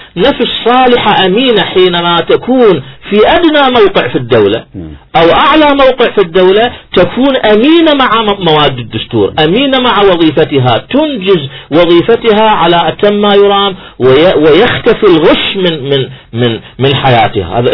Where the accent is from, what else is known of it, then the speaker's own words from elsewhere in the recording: Iraq; هاي اليوم احنا كعراقيين على الساحة